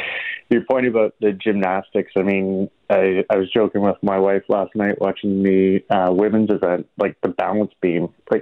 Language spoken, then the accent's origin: English; Canada; I'm Canadian